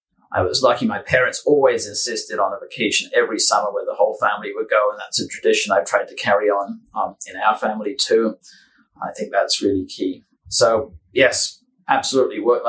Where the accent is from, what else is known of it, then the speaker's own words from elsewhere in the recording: United Kingdom; And being British, I love the garden as well.